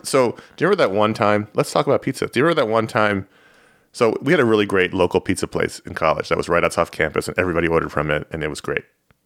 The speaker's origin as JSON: {"language": "English", "region": "New York", "country": "United States", "said": "Like, I say this absolutely. As a New Yorker."}